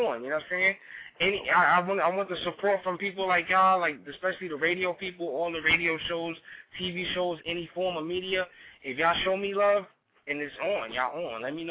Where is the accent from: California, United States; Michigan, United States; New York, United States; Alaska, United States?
New York, United States; New York City; I'm in New York, my hometown.